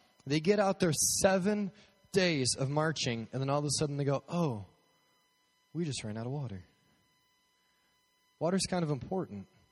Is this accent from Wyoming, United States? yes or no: no; Colorado, United States; Because I'm from Colorado, and so the Broncos are my team.